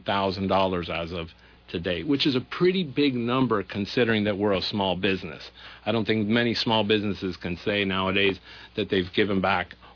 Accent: Miami, Florida, United States; moved away as an adult; now in Stowe, United States; we started back in 1998 in Miami, Florida, in my hometown.

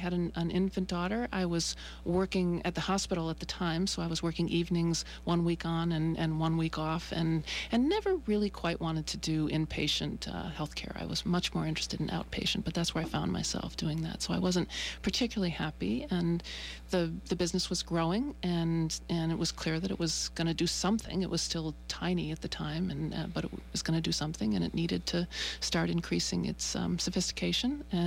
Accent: Enfield, Connecticut, United States; I grew up in Enfield, Connecticut, a bedroom town of Hartford.

